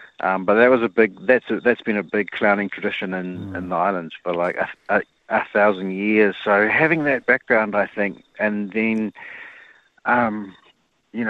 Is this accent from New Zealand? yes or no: yes; Auckland, New Zealand; Yeah, that's right. I grew up in West Auckland, proud Westie.